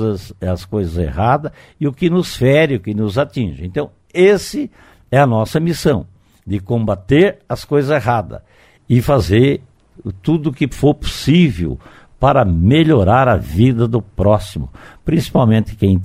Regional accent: Santa Catarina, Brazil; moved away as an adult; now in Cascavel, Brazil; eu sou do estado de Santa Catarina, mas estou aqui em Cascavel há 50 anos, sou filho dessa terra, porque virei cidadão honorário

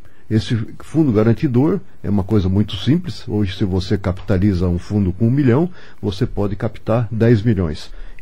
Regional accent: Marília, São Paulo, Brazil; born there; now in Curitiba, Brazil; Eu nasci em Marília, sou do interior de São Paulo, mas estou em Curitiba há muito tempo, casei com uma curitibana, tenho filhos e netos, todos curitibanos. Então eu sou um paranaense, né?

